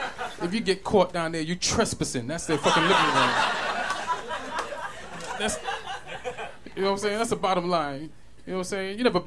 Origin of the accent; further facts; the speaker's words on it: New York, United States; also born or lived in Jamaica; I'm from New York and shit, by way of Jamaica. I'm living out here in California.